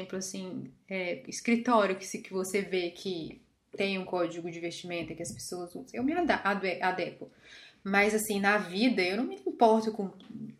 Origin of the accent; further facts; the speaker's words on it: Brazil; vim do Brasil, pá, pousei aqui.